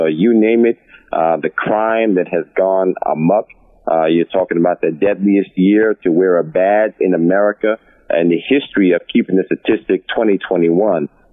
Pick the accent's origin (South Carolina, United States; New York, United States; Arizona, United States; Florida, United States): New York, United States; Yonkers; Well, I'm from Yonkers, New York, born and raised. Went to school in New York City at Horace Mann.